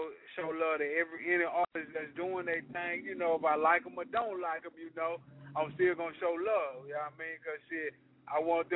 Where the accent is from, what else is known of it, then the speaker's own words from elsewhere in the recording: the South, United States; I'm from the South. We don't got Africans down there, you know what I mean? So, see, man, you come to Mississippi, you don't see no Africans.